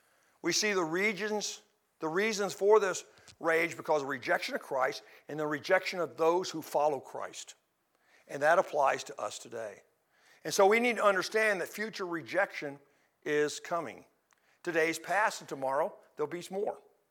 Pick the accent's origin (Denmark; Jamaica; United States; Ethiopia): United States; Midwest; I'm from the Midwest. I'll put an R in washed.